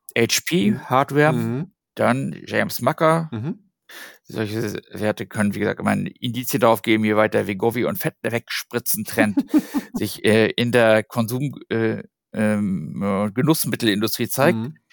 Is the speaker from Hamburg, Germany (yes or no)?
yes; Hamburg, Germany; Dann hier für uns als Hamburger Lokalpatrioten